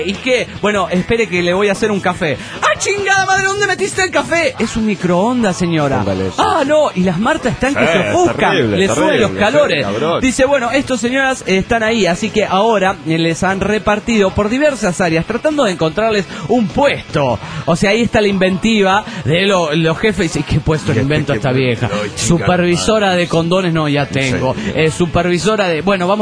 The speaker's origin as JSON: {"language": "Spanish", "region": "Mexico City", "country": "Mexico", "said": "del DF Mexicano."}